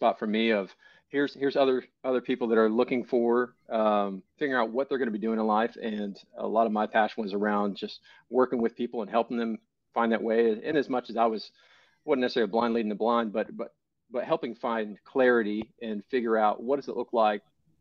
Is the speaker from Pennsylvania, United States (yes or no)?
no; Plano, Texas, United States; I didn't grow up on a ranch. I grew up in Plano, Texas. So I'm a Texas boy, but I didn't ride a horse maybe more than five times my entire life